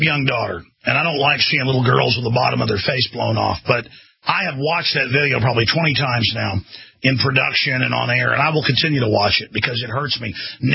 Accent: United States; I feel like I, as an American, am somehow guilty and do not even care about myself.

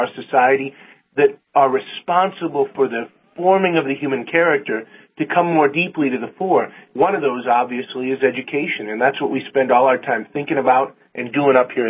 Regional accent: North Dakota, United States; I'm from Emmons County, which is the home of the Braddock Threshing Bee that they have every year.

